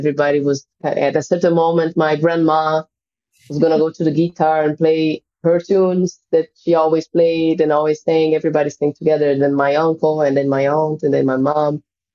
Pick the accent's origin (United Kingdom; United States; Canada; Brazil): Brazil; São Paulo; I come from Brazil, more specifically from São Paulo, which has, well, Brazil, needless to say, is a country, really powerful musical culture. And São Paulo specifically is a huge city with 20